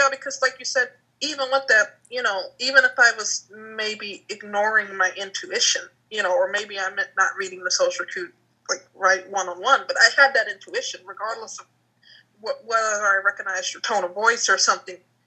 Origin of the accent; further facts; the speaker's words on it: New Orleans, Louisiana, United States; So people always said I didn't sound like I'm from New Orleans, or I didn't sound black. And there's like 9 different dialects in New Orleans, so it's a very rich city linguistically anyhow.